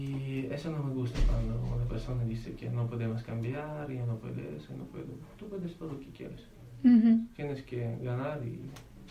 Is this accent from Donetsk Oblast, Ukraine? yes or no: yes; Donetsk, Donetsk Oblast, Ukraine; now in Spain; Donetsk. No es capital. Uh-huh. Pero es, ahora mismo hay guerra, por eso estoy aquí